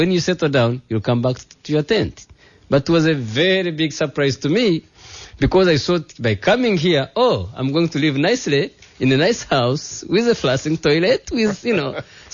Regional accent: Uganda; now in United States; I'm coming from Uganda. I'm coming from a grass-thatched house, from the little village.

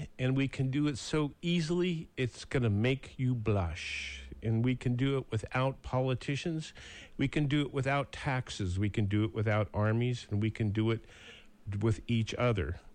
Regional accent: Montana, United States; That's what you did when you were a kid and growing up in Montana, is you had to work

